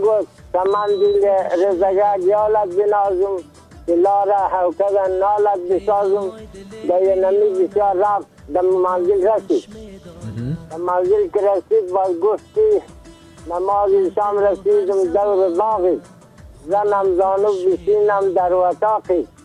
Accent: Dasht-e Safid, Bamyan, Afghanistan; born or raised there

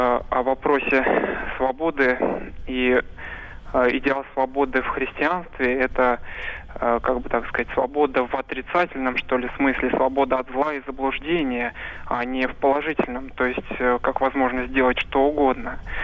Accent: Moscow, Russia; я иконописец из Москвы.

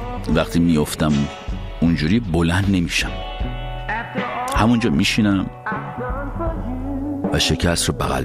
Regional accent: Iran; چون ما ایرانی هستیم

